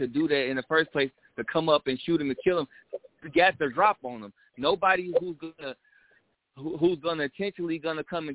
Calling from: Kansas City, Missouri, United States; I'm calling from Kansas City, Missouri.

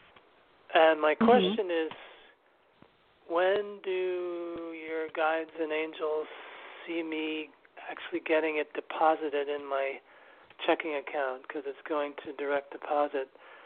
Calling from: New York City, New York, United States; from New York City.

